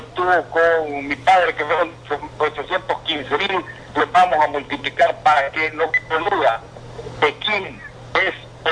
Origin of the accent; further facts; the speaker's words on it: El Salvador; los agradecidos somos aquí los salvadoreños por la oportunidad de poder llegar desde aquí, desde este país tan chiquitito